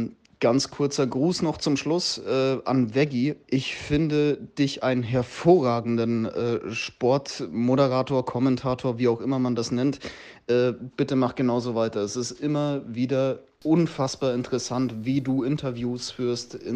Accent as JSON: {"language": "German", "town": "Dresden", "region": "Saxony", "country": "Germany", "tie": "born or raised there", "lives_now": "Erding, Germany", "said": "Ich komme aus Erding. Das ist eine Kleinstadt in der Nähe von München. Ich bin leidenschaftlicher Löwenfan, komme aber gebürtig aus Dresden"}